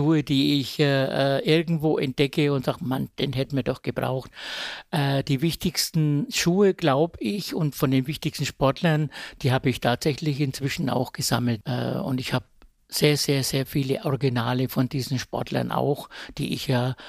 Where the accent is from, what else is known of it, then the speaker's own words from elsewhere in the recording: Herzogenaurach, Bavaria, Germany; ich bin aus Herzogenaurach.